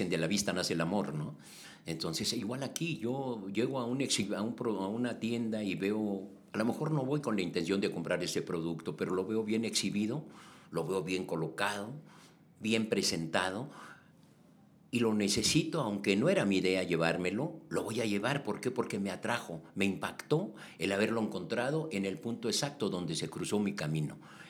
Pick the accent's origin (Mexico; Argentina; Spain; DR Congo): Mexico; tenemos un derecho como mexicanos a crear una antigüedad en una empresa